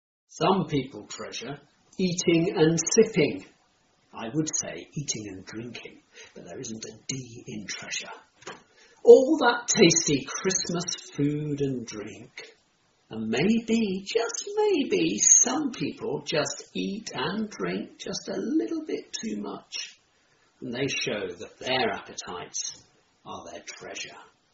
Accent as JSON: {"language": "English", "region": "West Midlands", "country": "United Kingdom", "tie": "born or raised there", "said": "Now, I grew up in Herefordshire, which doesn't have many towns, but it does have lots of farms."}